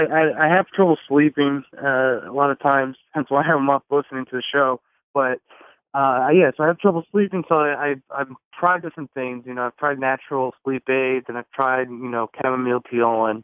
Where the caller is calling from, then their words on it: New Jersey, United States; calling from New Jersey.